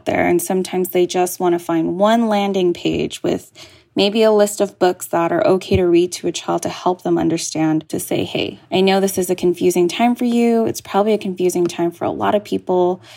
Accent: Oakland, California, United States; I grew up in the Oakland Public Libraries. It's really where my heart is, especially growing up in an immigrant family where my parents didn't know English, right?

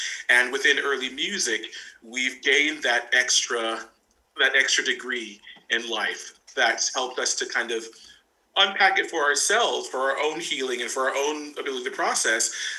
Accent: United States; Whenever I work in Europe, I'm the American.

